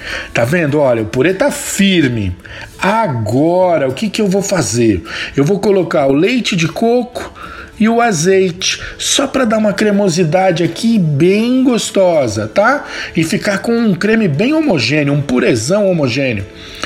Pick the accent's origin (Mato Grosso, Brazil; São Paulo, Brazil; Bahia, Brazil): São Paulo, Brazil; eu falo de salsa porque eu sou de São Paulo, né?